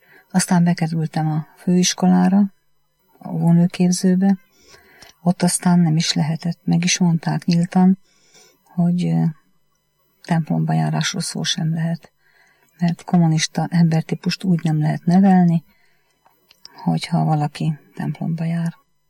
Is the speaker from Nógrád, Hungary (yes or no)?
yes; Pásztó, Nógrád, Hungary; born there; Pászton születtem.